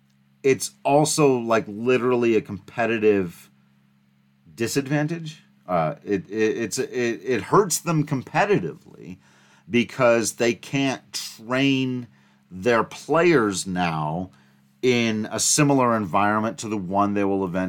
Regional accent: Grand Junction, Colorado, United States; in places like Grand Junction, which, yes, happens to be my hometown.

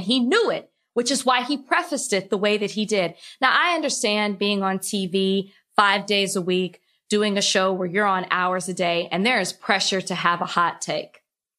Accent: Dallas, Texas, United States; Of course, I'm from Dallas. I'm born and raised.

